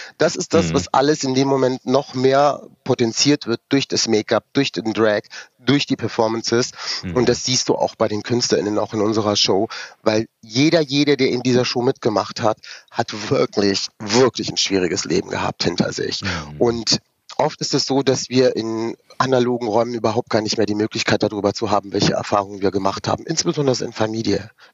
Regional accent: Rüsselsheim, Hesse, Germany; born there; Ich bin in Rüsselsheim geboren, weil wir damals auf dem Campingplatz leben mussten

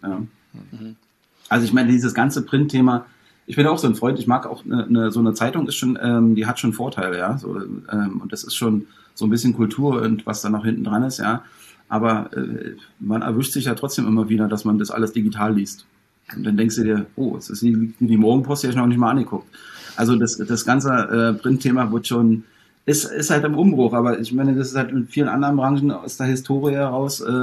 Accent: Berlin, Germany; Ich meine, ich komme nur aus Berlin

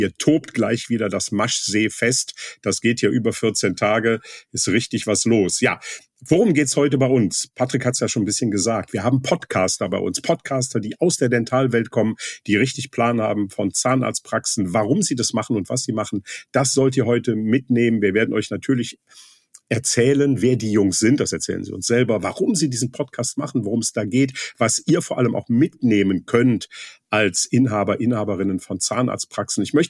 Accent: Leverkusen, North Rhine-Westphalia, Germany; wir kommen beide aus Leverkusen, wir waren auf dem gleichen Gymnasium, wir haben im gleichen Verein in Leverkusen Handball gespielt

